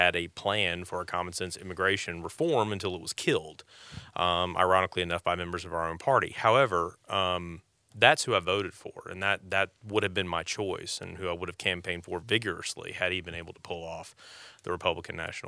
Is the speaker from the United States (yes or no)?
yes; Florida, United States; growing up in Central Florida, my father, as well as several other generations, were in the citrus business.